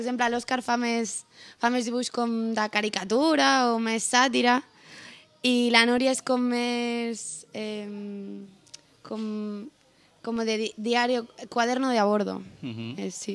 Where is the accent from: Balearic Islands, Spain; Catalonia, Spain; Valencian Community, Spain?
Catalonia, Spain; El Prat de Llobregat; Som quatre dibuixants del Prat.